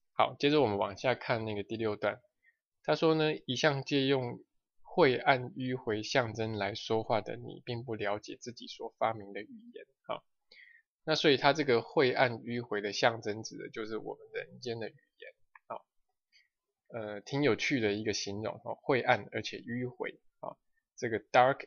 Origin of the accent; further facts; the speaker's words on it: China; 就像我们中国人讲的，一言不合就吵了起来